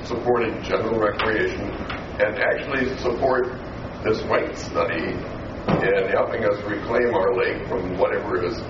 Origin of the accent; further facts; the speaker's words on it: Worthington, Minnesota, United States; I'm from Worthington. I was born and raised here.